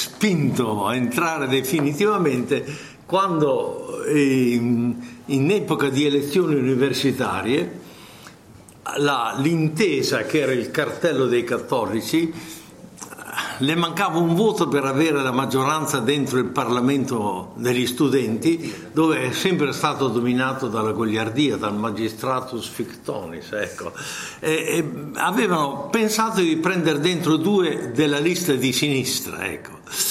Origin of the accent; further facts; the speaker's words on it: San Lazzaro di Savena, Emilia-Romagna, Italy; io sono di San Lazzaro